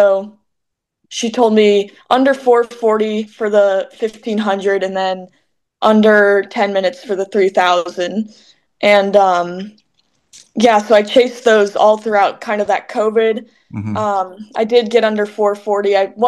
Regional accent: Alaska, United States; Best even growing up in Alaska too, we would travel down for some Duck games or go to some of the bowl games.

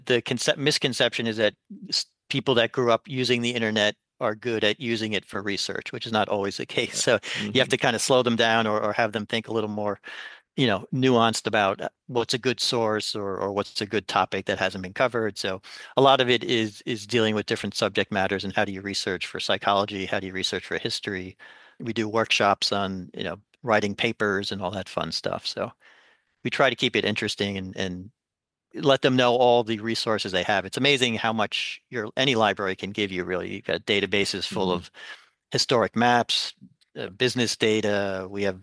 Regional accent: Queens, New York, United States; Yes, I am. I grew up in Queens.

